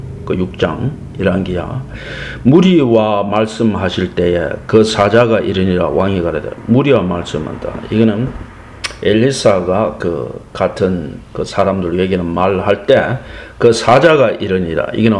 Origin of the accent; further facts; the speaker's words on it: South Korea; 제가 하나님에서 그 한국인을 태어나게 하시고 또 한국에서 교육받도록 하였으므로 우리 한국어를 합니다.